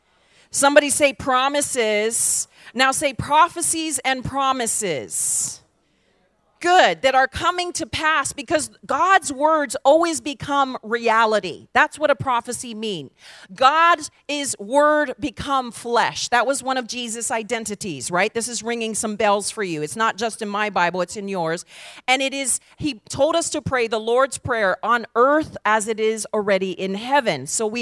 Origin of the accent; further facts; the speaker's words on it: Hawaii, United States; And I especially love my home state of Hawaii.